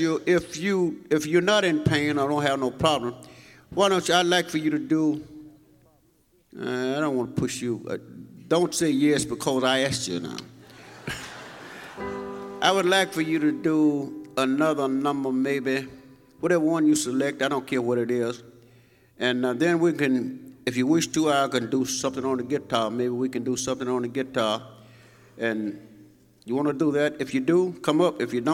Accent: St. Louis, Missouri, United States; also born or lived in Greenwood, Mississippi; I was raised in St. Louis, but that's where I was born, in Greenwood, Mississippi

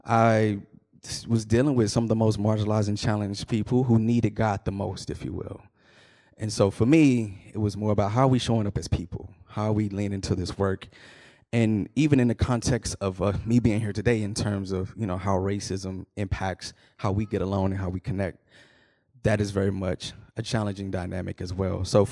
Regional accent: Dallas, Texas, United States; I'm from Dallas, born and raised. I grew up in the South, and so I was Baptist, grew up Baptist.

